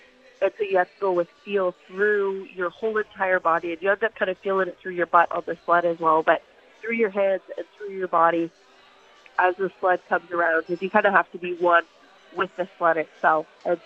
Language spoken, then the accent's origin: English; Calgary, Alberta, Canada; I'm born and raised in Calgary, so I had seen the track there.